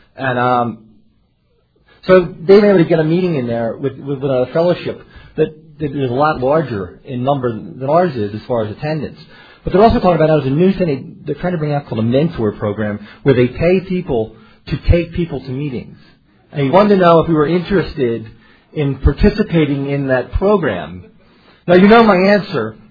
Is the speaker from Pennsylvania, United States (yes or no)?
no; New Jersey, United States; I'm also from Area 45, Southern New Jersey.